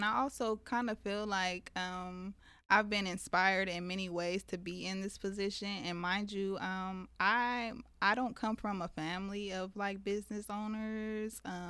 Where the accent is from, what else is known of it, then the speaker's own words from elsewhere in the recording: Las Vegas, Nevada, United States; And I'm from Vegas, so Vegas doesn't, you know